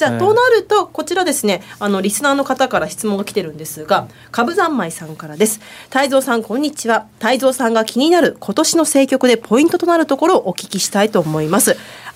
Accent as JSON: {"language": "Japanese", "region": "Mie", "country": "Japan", "said": "私の実家三重県なんですけど"}